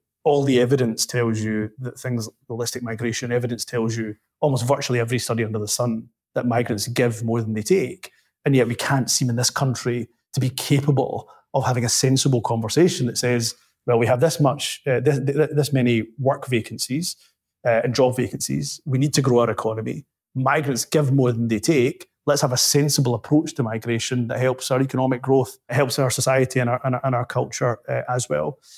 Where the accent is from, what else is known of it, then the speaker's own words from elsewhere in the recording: Glasgow, Scotland, United Kingdom; now in Dundee, United Kingdom; Immigrant, mate. I mean, I went from Glasgow to Dundee. I mean, that's a bit harsh.